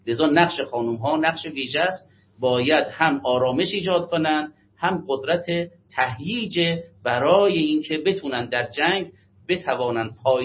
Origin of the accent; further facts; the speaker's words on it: Iran; همه ما ایرانی هستیم و ایرانی بودن برای ما بسیار مؤکد است